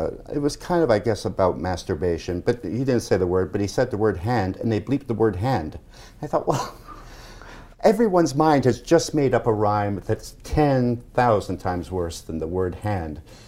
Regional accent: United Kingdom; It was tough because we came from Britain where there was no censorship, so mm-hmm. everything was basically free.

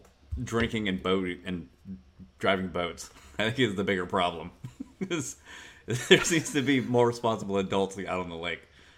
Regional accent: Midwest, United States; I don't have an accent. It's because I was born and raised in the Midwest. Like there's no accent.

